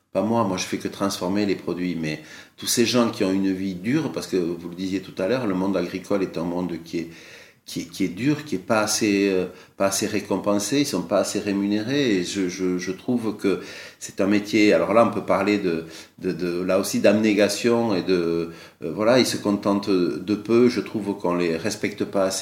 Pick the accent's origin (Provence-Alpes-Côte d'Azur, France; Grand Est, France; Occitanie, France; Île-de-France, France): Occitanie, France; Alors vous voyez, moi j'ai quitté le Gers, et j'ai aussi des mauvaises expériences, des mauvais souvenirs dans le Gers, et qui sont liés à des situations familiales